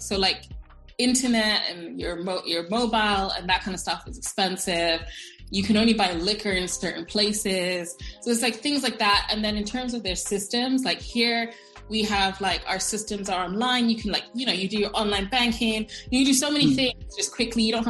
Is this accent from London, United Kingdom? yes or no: yes; London, United Kingdom; born there; I was born in London, thank you.